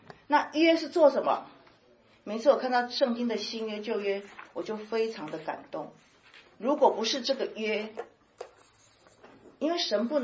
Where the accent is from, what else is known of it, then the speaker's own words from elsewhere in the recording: China; 我们从中国来，我们知道跟这里是不一样的。